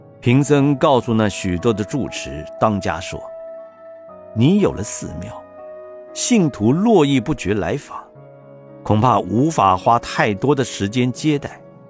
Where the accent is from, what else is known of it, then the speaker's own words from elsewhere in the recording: Yangzhou, Jiangsu, China; 看中我是扬州人，给我在扬州捐建一个图书馆的因缘